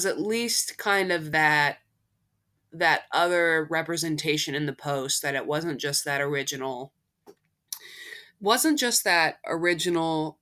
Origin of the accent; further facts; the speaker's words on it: Ohio, United States; But, you know, even in a Columbus or a Cincinnati, I'm from Ohio